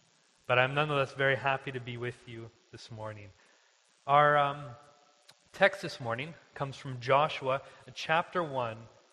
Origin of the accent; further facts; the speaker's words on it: Ladner, British Columbia, Canada; I'm from Ladner.